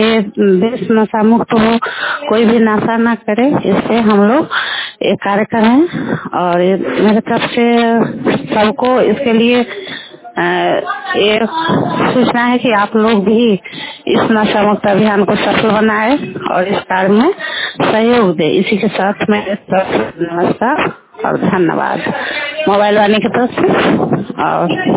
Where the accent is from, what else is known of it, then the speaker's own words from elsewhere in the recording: Gurumiya, Bihar, India; मैं गुरुमिया पंचायत के रहने वाली हूँ। मेरा ग्राम गुरुमिया है